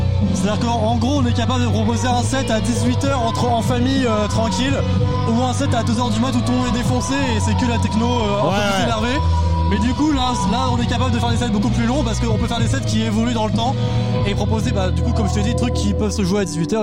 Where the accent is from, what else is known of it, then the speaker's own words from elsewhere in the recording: France; Et moi, je suis pur français